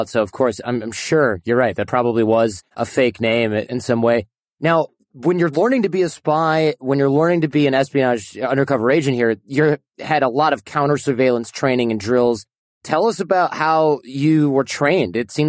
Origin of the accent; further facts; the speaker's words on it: United States; accent: American; very American of me. That was always a dead giveaway, of course, along with my strong American accent when I'm speaking German.